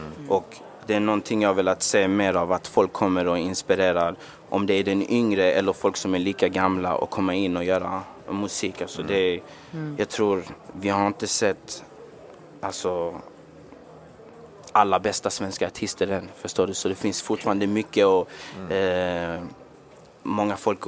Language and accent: Swedish; Ghana; now in Sweden; Jag är ju från Ghana.